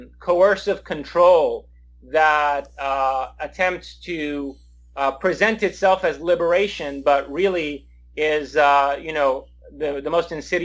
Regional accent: New York, United States; it might be my sentimentalism as a New Yorker.

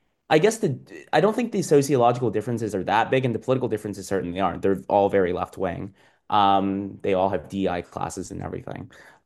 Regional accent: Danville, California, United States; I grew up, okay, so like the first five until I was like 5 or 6, I grew up in Danville. And Danville back then was like 85% white.

